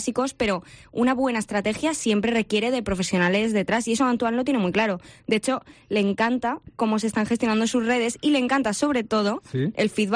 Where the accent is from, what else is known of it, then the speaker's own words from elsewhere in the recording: Valencian Community, Spain; Vamos, que a mí me parece un halago, ¿eh? Como valenciana.